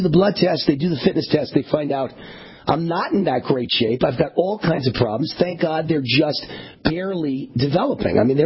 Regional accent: Nevada, United States; an illegal immigrant in Nevada, my home state right here in Nevada

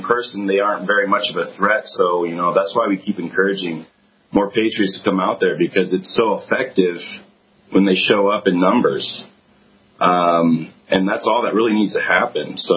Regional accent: Washington, United States; I've born and raised in Washington. I have a very great good family.

